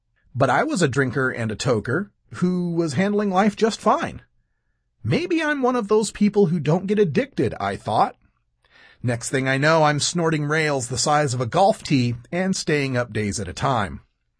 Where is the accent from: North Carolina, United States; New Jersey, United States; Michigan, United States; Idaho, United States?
Idaho, United States; living in Idaho wasn't helping matters. In my home state, you can have not a speck of marijuana on you and still be arrested for merely being high.